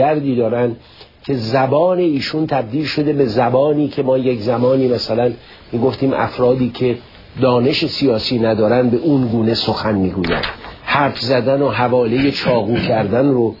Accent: Iran; بنده به عنوان یک ایرانی واقعا احساس شرم میکنم

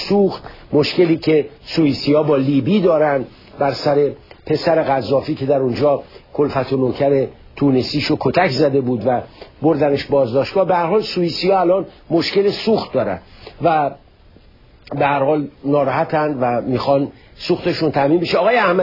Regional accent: Iran; خب این از نظر احساس من به عنوان یک ایرانی که به قضیه نگاه، اما از نظر یک تحلیلگر باید بگویم

